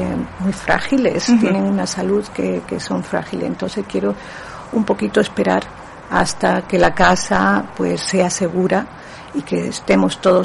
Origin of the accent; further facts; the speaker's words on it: Marbella, Andalusia, Spain; now in Los Angeles, United States; Sí, yo soy de aquí, aunque resido en Los Ángeles, pero sí que, bueno, soy de Marbella, esta es mi tierra